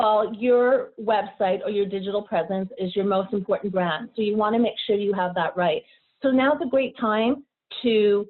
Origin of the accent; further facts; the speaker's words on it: Canada; So I'm originally from Canada, and I come from an entrepreneurial family.